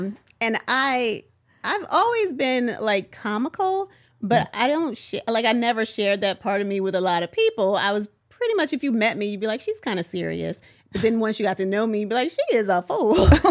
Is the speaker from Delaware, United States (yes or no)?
no; New Jersey, United States; I'm from Jersey, but I'm from South Jersey. So it's totally different.